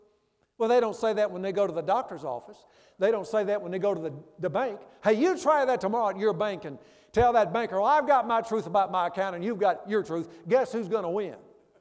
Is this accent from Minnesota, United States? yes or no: no; Memphis, Tennessee, United States; My church I grew up in Memphis back in years ago